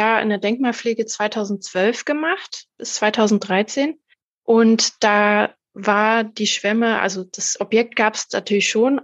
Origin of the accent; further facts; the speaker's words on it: Halle, Saxony-Anhalt, Germany; Und da war jemand vom Stadtforum Gotha, der eben gefragt hat, wo ich herkomme. Als ich gesagt habe, aus Halle